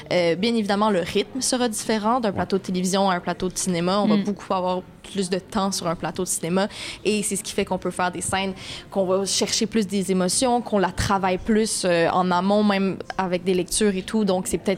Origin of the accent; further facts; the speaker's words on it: Montreal, Quebec, Canada; Mais moi, je dis baleine, je viens de Montréal.